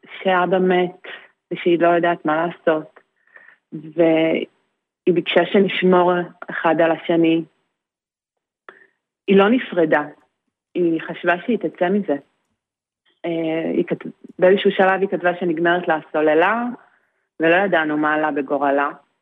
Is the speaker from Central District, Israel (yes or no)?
no; Be'eri, Southern District, Israel; אנחנו מקיבוץ בארי, איבדנו 102 חברים.